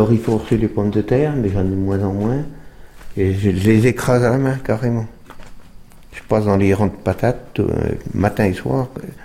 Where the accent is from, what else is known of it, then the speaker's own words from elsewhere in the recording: Grande-Verrière, Bourgogne-Franche-Comté, France; also born or lived in Autun; Je suis né à Autun, mais j'ai grandi ici, à la maison à côté, au Crotte-Meunière, Grande-Verrière, dans le Morand.